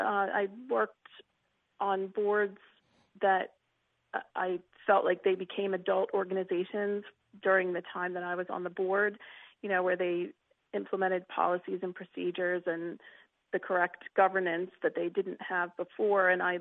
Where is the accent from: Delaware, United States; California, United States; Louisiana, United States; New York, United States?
Delaware, United States; I'm actually from Delaware, which is why there is the Delaware statistic there.